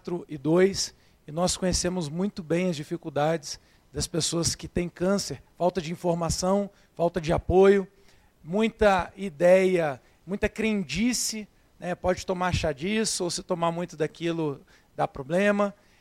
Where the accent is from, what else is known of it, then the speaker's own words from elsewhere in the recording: Volta Redonda, Rio de Janeiro, Brazil; sou do interior do Rio de Janeiro, Volta Redonda, mas há 1 ano e meio eu estou aqui na cidade